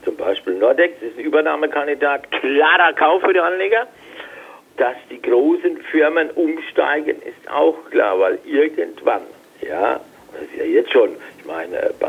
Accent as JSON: {"language": "German", "town": "Frankfurt", "region": "Hesse", "country": "Germany", "said": "ich komme aus Frankfurt"}